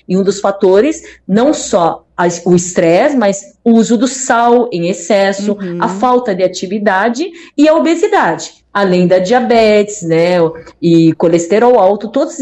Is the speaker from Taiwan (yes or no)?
yes; Taiwan; Portuguese is a second language; Na verdade, eu sou chinesa de Taiwan